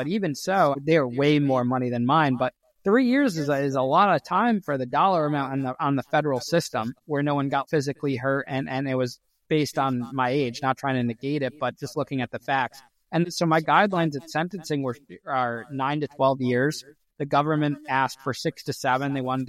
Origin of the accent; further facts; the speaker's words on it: Danbury, Connecticut, United States; the famous Danbury, Connecticut prison, which Orange is the New Black is based on. And that was my hometown.